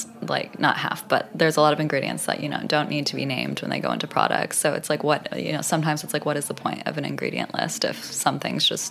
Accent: Temecula, California, United States; I'm from Temecula. I just say San Diego. It sounds a little bit more glamorous than Temecula, but it's a suburb outside of San Diego.

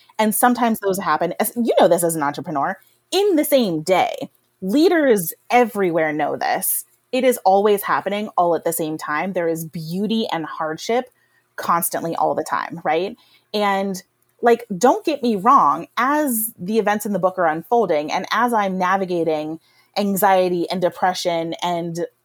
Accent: Rust Belt, United States; I am 38 years old. You do the math, right? Like, I grew up in poverty in the Rust Belt.

